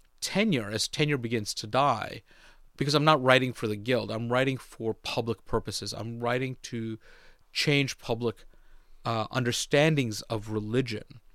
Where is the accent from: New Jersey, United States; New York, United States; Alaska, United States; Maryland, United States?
New York, United States; American-born Muslim, which is surprisingly not as unusual as most Islamophobes would have you think, but born and bred in New York, which was obviously an important part of the narrative